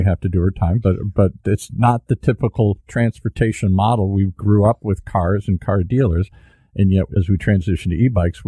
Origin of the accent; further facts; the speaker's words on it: Detroit, Michigan, United States; I'm from Detroit, and if you went down and looked at some of these rundown abandoned factories, I don't know if you could drive up to them anymore.